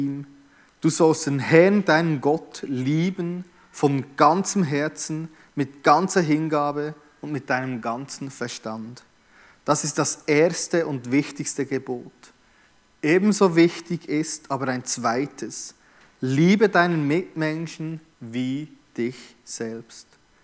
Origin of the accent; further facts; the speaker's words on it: Bern, Switzerland; ich bin halt ein Berner